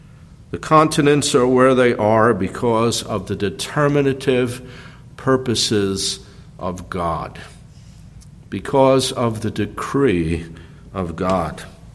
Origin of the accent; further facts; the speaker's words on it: New Jersey, United States; Smaller today, the country of Israel, than my home state of New Jersey.